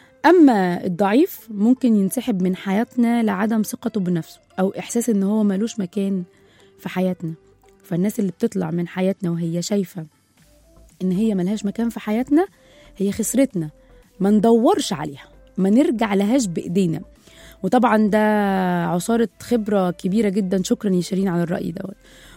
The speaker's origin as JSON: {"language": "Arabic", "country": "Egypt", "said": "يعني مثلا زي ما بيحصل هنا كده عندنا في مصر"}